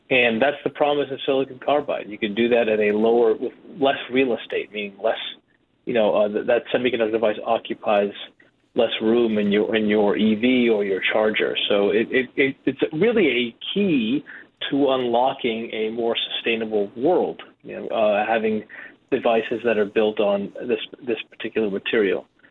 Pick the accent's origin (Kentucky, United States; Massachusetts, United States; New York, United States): Massachusetts, United States; Boston; I grew up on it. I grew up in Boston.